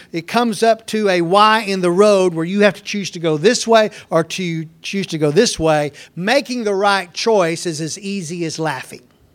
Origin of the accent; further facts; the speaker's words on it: Waxahachie, Texas, United States; whenever I was a scout in my hometown, Waxahachie.